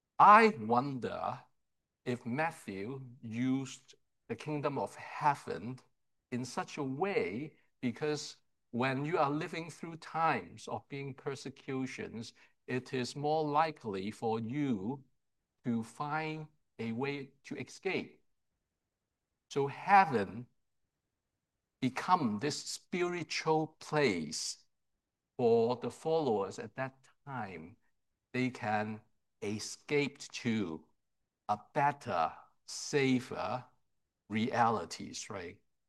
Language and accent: English; Hong Kong; moved away as an adult; for the first 18 years of my life, I was born and raised in Hong Kong, having a good life.